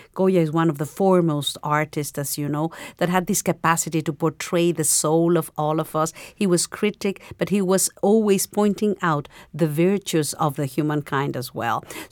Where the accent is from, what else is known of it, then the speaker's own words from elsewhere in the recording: Mexico City, Mexico; English is a second language; also born or lived in Chicago, United States; I grew up in Mexico City, as you said. I was born in Chicago, actually, but moved very, very young at Mexico.